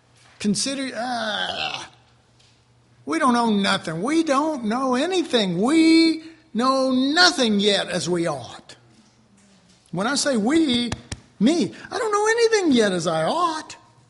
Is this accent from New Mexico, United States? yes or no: no; Texas, United States; See, I'm so Texan, I'm not sauntering, I'm not loping along.